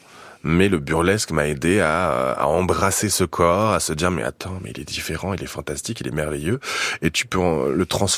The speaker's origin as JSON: {"language": "French", "region": "Southern France", "country": "France", "said": "je suis monté sur Paris parce que je viens du sud de la France pour faire des études de théâtre."}